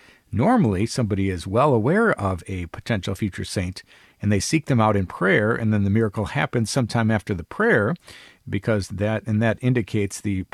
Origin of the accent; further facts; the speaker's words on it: Ireland; being an Irish guy myself